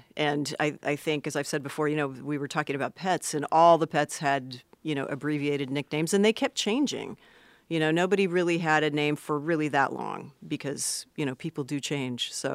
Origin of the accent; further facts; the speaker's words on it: Los Angeles, California, United States; born there; Actually, I was born in Los Angeles proper. And I want to punch my hip card here. So I was actually born in what is now known as Silver Lake.